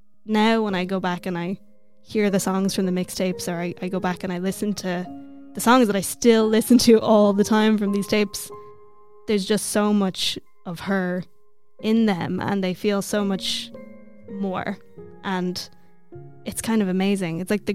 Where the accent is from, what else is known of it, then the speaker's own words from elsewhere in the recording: Ramelton, County Donegal, Ireland; Christmas in Remelton. That's a personal favorite. That's the village I grew up in Donegal.